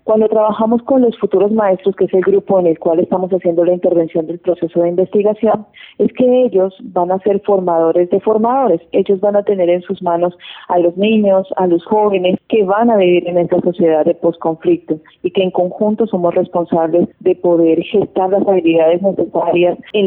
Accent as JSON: {"language": "Spanish", "country": "Colombia", "said": "como docentes y como colombianos"}